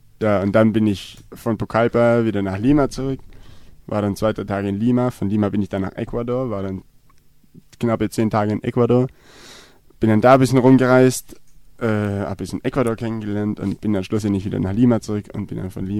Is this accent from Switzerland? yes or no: no; Merklingen, Baden-Württemberg, Germany; aus meinem Heimatdorf, aus Merklingen bei Walderstadt im Kreise Böblingen